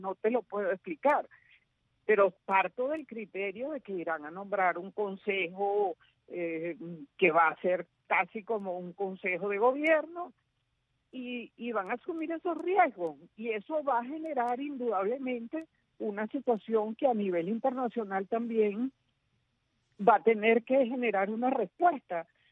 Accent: Venezuela; Yo como ciudadana venezolana

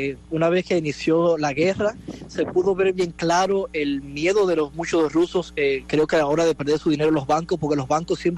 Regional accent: Banes, Holguín, Cuba; porque yo soy natal de Vanes, Holguín.

